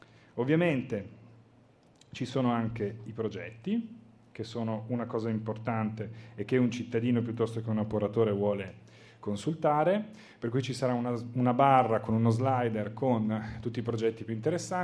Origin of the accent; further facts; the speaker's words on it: Turin, Piedmont, Italy; io sono torinese come avete capito